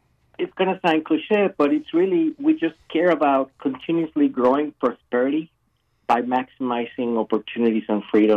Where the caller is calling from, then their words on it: Palmer, Alaska, United States; Today I'm calling from Palmer.